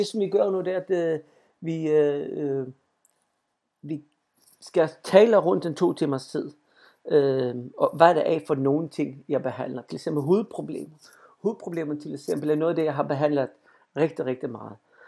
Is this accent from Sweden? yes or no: yes; Sweden; Danish is a second language; also born or lived in Spain; now in Denmark; og jeg kommer fra Sverige, men jeg har boet en stor del af mit liv i Spanien og her i Danmark.